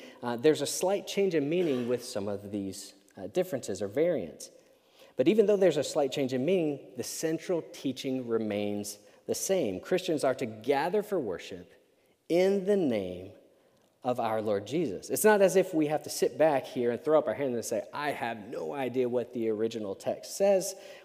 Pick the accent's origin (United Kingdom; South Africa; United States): United Kingdom; Northern Ireland; And being Northern Irish, we love to complain about the weather.